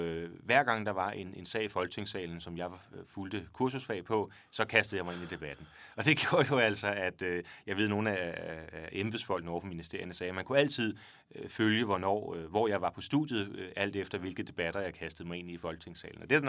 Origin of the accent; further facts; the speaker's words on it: Frederikssund, Capital Region of Denmark, Denmark; Frederikssund. Oppe i den nordvestlige del af Sjælland.